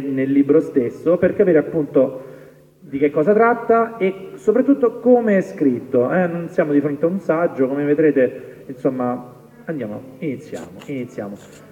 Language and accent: Italian; Terni, Umbria, Italy; La settimana scorsa l'ho presentato a Terni, che è la mia città natale